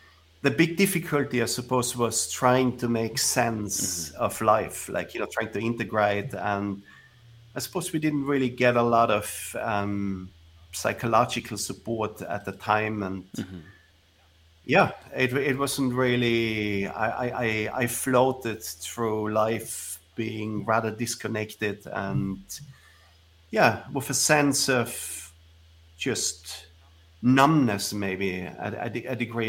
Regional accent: Austria; So I grew up in a small village and sort of middle class upbringing.

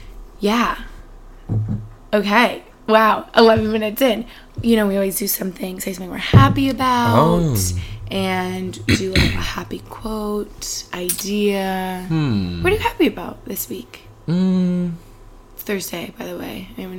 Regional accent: Northeastern United States, United States; And we're both from the Northeast.

